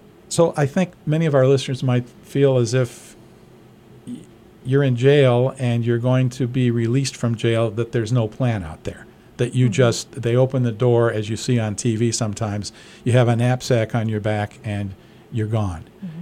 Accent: Chicago, Illinois, United States; Now, Laura, I'm from the Chicago area, so to me, anything in Pennsylvania is east.

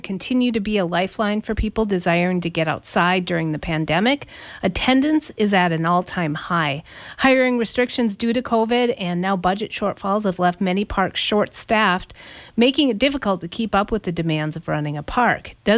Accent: Brainerd, Minnesota, United States; Let's give a shout out to my hometown of Brainerd

